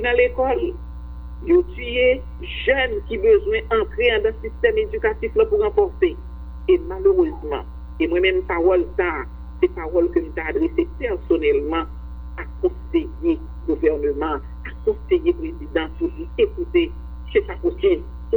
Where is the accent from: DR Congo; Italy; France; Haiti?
Haiti; oui, je suis haïtien